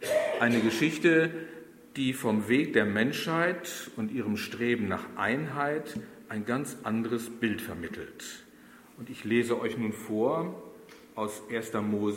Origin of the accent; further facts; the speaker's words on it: Oldenburg, Lower Saxony, Germany; born there; meine Vatersprache ist Plattdeutsch. Meine Frau ist zwar in Oldenburg geboren, so wie ich